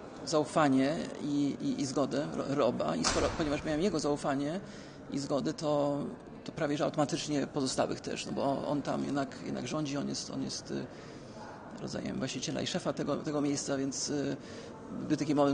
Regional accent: Sweden; moved away as an adult; now in Łódź, Poland; Przyjechałem tu do Łodzi ze Szwecji. Moi rodzice są Polakami, ale ja się w Szwecji urodziłem i wychowałem. Natomiast w Polsce już mieszkam prawie ćwierć wieku.

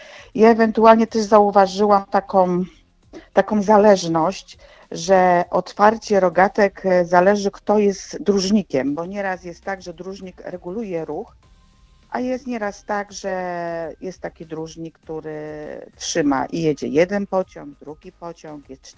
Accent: Andrzejów, Łódź Voivodeship, Poland; ja od urodzenia mieszkam w Andrzejowie.

